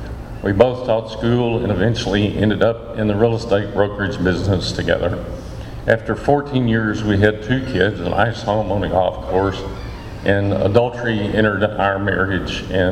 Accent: Houston, Texas, United States; I was born in Houston in 1943, and my dad was a soldier in the Army Air Corps in World War II

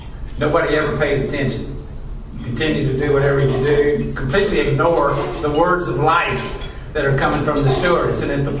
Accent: Kentucky, United States; I've been in Kentucky my whole life, and when people try to guess my accent, they always say, "Are you from Texas?"

